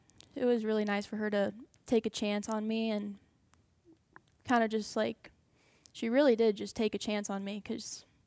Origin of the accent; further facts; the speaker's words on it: Lubbock, Texas, United States; And then when I grew up in Lubbock, Texas. And then when we moved to Arizona is when I finally picked up a golf club and tried it out.